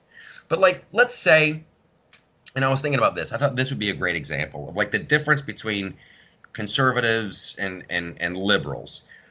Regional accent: Columbus, Ohio, United States; I grew up in Columbus, Ohio, but you guys knew that.

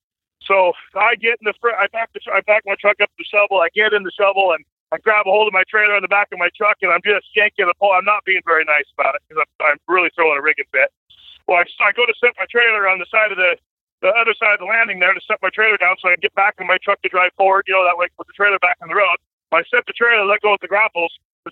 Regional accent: Washington, United States; born there; So, obviously, I was born up here in Washington State, the farthest northwest corner you could get, right in the mountains.

